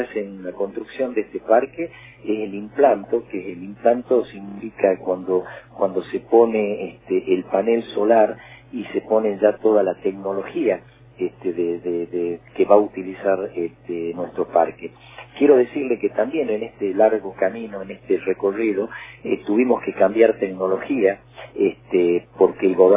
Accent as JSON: {"language": "Spanish", "region": "Jujuy", "country": "Argentina", "said": "Los jujeños vamos a ser generadores de energía, porque tenemos esta mirada puesta a algo que nos regala la naturaleza"}